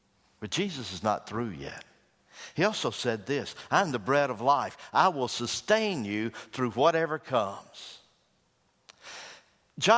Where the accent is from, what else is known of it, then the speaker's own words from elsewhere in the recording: United States; I'm an American. I live in Sweet Home, Alabama.